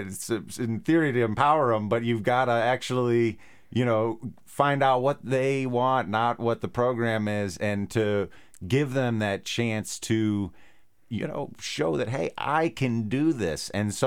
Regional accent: St. Louis, Missouri, United States; You know, I'm from St. Louis. I've only lived out here for about 4 years.

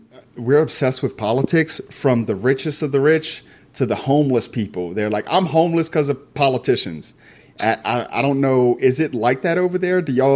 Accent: Louisiana, United States; accent: Cajun; But I am from, I am like Cajun, right? I'm from Southern Louisiana. It's like French roots. And so I have like the worst sounding accent.

